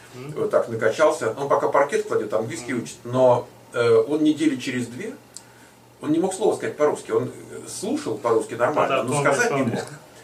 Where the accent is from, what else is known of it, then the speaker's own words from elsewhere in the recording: Ukraine; мы росли, когда было на Украине, была такая языковая норма